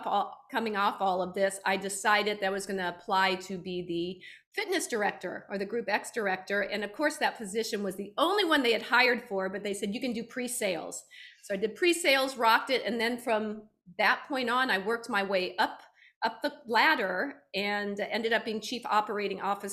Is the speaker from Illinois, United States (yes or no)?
no; Florida, United States; So yeah, I grew up in Florida